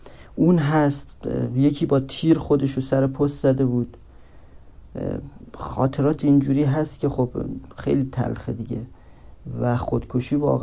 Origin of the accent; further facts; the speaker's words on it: Mashhad, Razavi Khorasan, Iran; نیم دیگه میشه 24 سالم، یعنی 26 شهریور سال 75 به قول میگن چشم به جهان گشود و بچه مشهدم، قاسم آباد، بلوار فلاحی